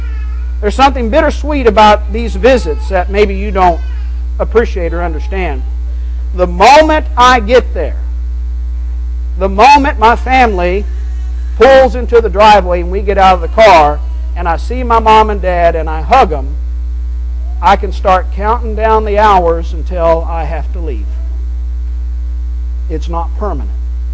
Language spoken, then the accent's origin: English; Arkansas, United States; also born or lived in Oklahoma; I was born in Oklahoma. I was raised in Arkansas. And Arkansas is what I consider to be my home. But I've never lived there as an adult.